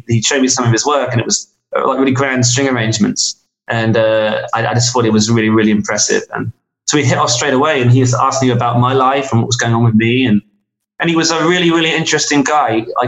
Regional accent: England, United Kingdom; So the idea about being an Englishman making a records in America kind of checked really nicely.

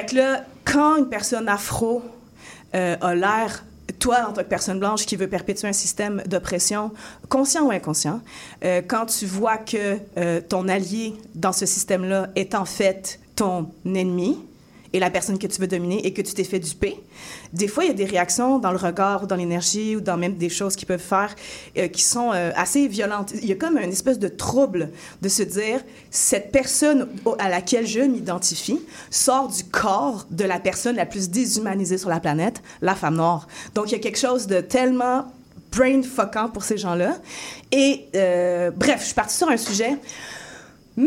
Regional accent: France; also born or lived in Africa; j'ai grandi aussi en France et en Afrique

